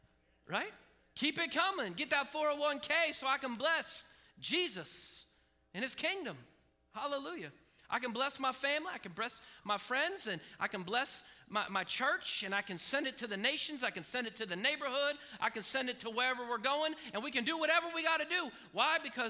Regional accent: United States; As an American, we have more to steward than most anyone else in the entire world has to steward.

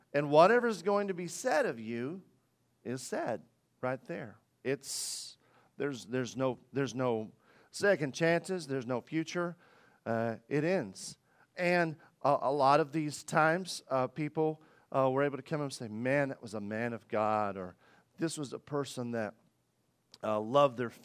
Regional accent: Paragould, Arkansas, United States; I grew up in Paragould, Arkansas. Anybody know where Paragould, Arkansas is?

